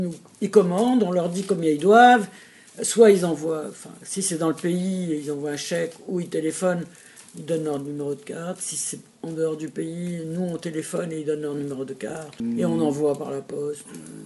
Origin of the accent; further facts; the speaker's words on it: Tunisia; moved away as an adult; moi je suis né dans la culture française, je suis né en Tunisie, mais dans la culture française. J'étudie à l'école, j'ai le lycée en Tunisie, ensuite je fais la fac en France.